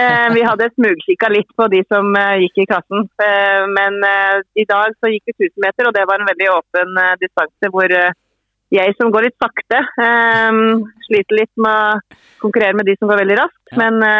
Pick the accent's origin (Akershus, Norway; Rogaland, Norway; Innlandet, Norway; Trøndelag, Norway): Innlandet, Norway; Gjøvik; now in Østre Toten, Norway; Bor i Nordlia i Østre Toten, så kommer jeg fra Gjøvik.